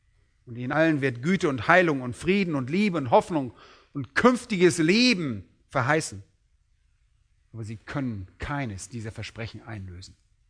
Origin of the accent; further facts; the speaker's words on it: Berlin, Germany